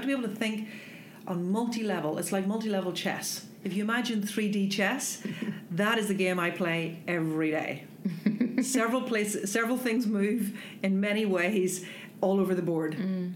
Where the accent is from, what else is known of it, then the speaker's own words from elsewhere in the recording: Parkgate, Northern Ireland, United Kingdom; I come from Northern Ireland, so I wasn't in any networking network. Mm. Okay, so I lived in Ballyclare. Well, Parkgate, actually, which is just outside Ballyclare, which is just outside Belfast, which is just outside Britain.